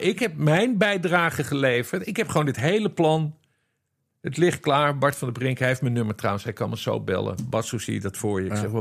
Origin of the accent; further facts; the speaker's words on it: Netherlands; En dat kunnen we doen, want wij zijn Nederlanders.